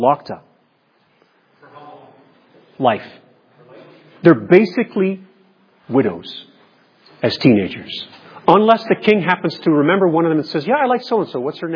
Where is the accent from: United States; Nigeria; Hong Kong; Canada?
Nigeria; I grew up in Nigeria on the mission field.